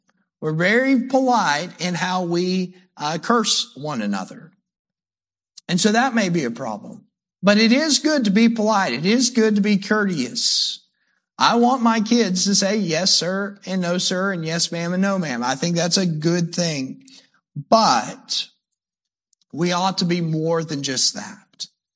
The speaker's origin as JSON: {"language": "English", "region": "Alabama", "country": "United States", "said": "I'm from Alabama. I don't know if it just shows me all these people in Alabama because I'm from there"}